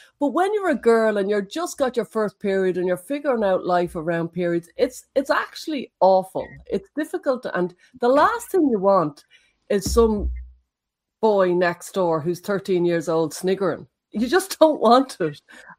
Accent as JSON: {"language": "English", "town": "Dublin", "region": "Leinster", "country": "Ireland", "said": "I'm from Dublin, but my dad is from Galway, and I live in rural Ireland for the last 20 years, so I'm probably a bit of a mix of an accent."}